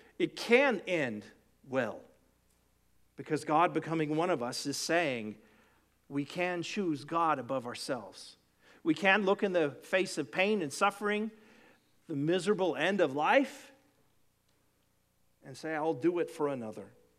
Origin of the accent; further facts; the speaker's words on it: Texas, United States; Now, I'm a Texan. I grew up and thought olives came in two varieties.